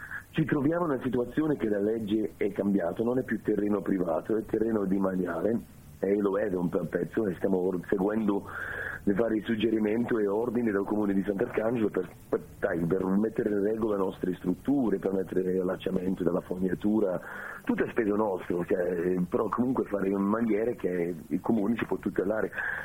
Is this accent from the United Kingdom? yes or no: yes; Scotland, United Kingdom; Italian is a second language; sono scozzese, ogni tanto mio italiano mi tradisce, non riesco a parlare.